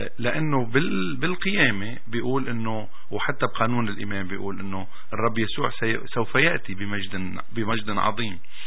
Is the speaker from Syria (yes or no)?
yes; Syria; now in Canada; بلادنا سوريا، البلاد اللي عايشين فيها، كندا،